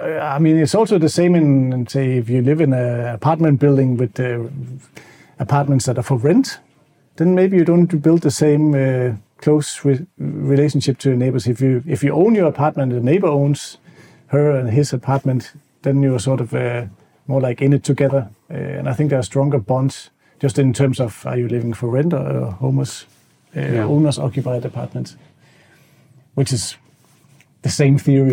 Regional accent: Aalborg, North Denmark Region, Denmark; now in Aarhus, Denmark; I'm not from Aarhus. I'm from a city called Aalborg, further up north. So I moved to Aarhus without having any friends there.

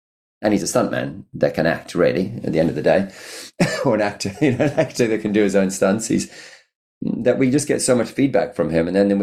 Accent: Durban, KwaZulu-Natal, South Africa; to take Tom back to my hometown, my home country.

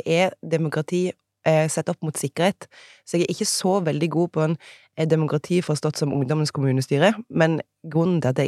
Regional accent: Egersund, Rogaland, Norway; accent: Egersund dialect; moved away as an adult; also born or lived in Bergen; now in Oslo, Norway; Så dialekten min fra Egersund. Der kommer jeg ifra. Og så reiste jeg til Bergen for å studere sammenlignende politikk, så jeg kommer fra Egersund, ble voksen I Bergen, og det der jeg bodd lengst I mitt liv. Og nå bor jeg her I Oslo.

